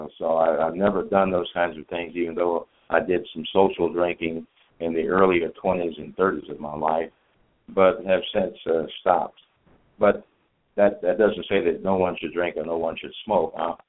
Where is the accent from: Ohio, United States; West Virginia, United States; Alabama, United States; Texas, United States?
Texas, United States; Houston; Houston Texan, growing up in Houston, pretty big city, 4 or 5 million down there now. When I was growing up, it's a small country town.